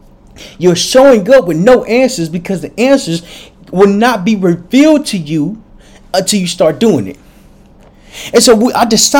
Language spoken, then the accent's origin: English; Little Rock, Arkansas, United States; And so I'm from Little Rock, Arkansas. Back in Little Rock, Arkansas, we've never had MREs.